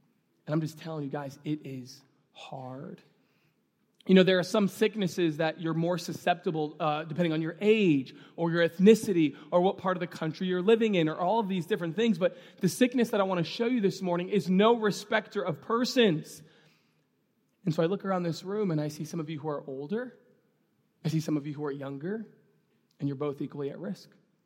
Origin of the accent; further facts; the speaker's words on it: New York City, New York, United States; Growing up in New York City, they wanted to actually take out my tonsils because I was sick all the time.